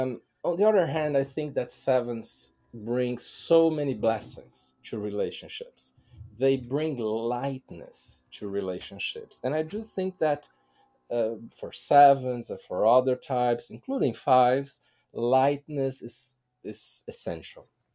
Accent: Brazil; Like, if you see my home country, Brazil, that is very seven-ish and Latin

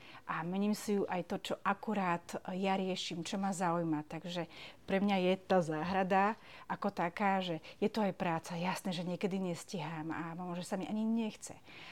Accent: Žilina, Žilina Region, Slovakia; Ja som pôvodne zo Žiliny a ja som hľadala miesto na život, kde trošku sú nejaké kopce, trošku vrchy, tým, že Žiline máme, sme v tak doline

